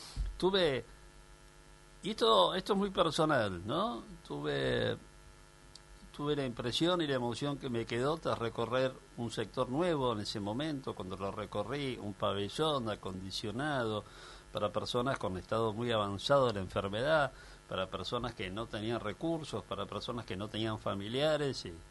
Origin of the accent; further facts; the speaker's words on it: Argentina; los argentinos estamos orgullosos de cosas tales como nuestro asado, nuestro vino Malbec, nuestras pizzas, nuestros jugadores de fútbol